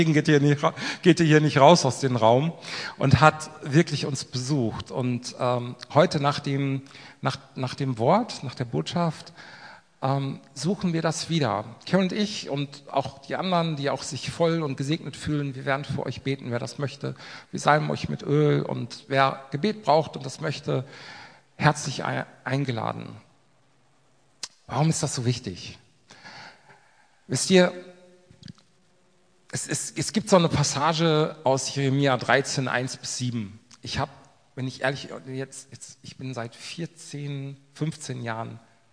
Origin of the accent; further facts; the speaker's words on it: Hesse, Germany; kommen aus dem Norden von Hessen, also nicht wirklich. Wir wohnen da. Carolyn kommt aus Indien. Ich komme tatsächlich daher. Ich bin so ein richtiger Hessekopf.